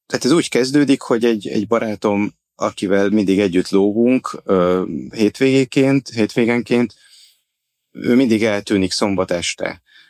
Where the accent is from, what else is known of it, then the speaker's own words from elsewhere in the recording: Komló, Baranya, Hungary; Egy panel lakásban nőttem fel, a városnak egy viszonylag csendes, újépítésű házakat felvonultató részében, ami nagyon közel volt az erdőhöz, tehát ez volt a szép benne, hogy végülis egyszerre belváros, és mégis az erdő szélén, ugye a mecsek közepén található komló.